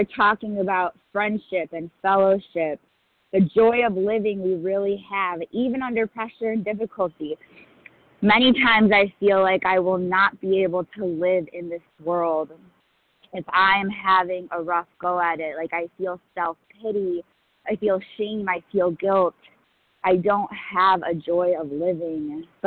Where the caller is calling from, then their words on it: New York, United States; I'm calling from New York City.